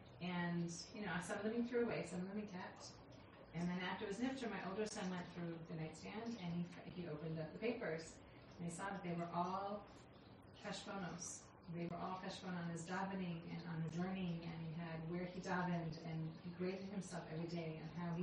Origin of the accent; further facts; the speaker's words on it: California, United States; also born or lived in New York City; now in Israel; So, my husband and I are both from California, and we are Bala Tshuva in California. We got married and moved straight away to New York City. We stayed there for 3 years, and then we moved to Israel.